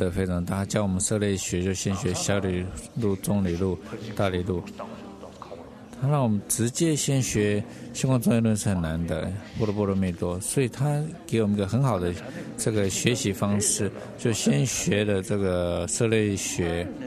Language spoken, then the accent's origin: Chinese; Tibet, China; 那我们西藏人说他活了几百年这样